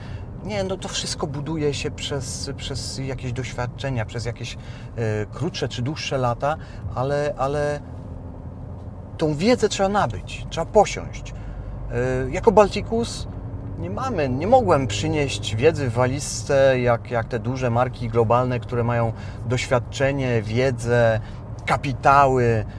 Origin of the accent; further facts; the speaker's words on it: Władysławowo, Pomeranian Voivodeship, Poland; Ja sam pochodzę z Władysławowa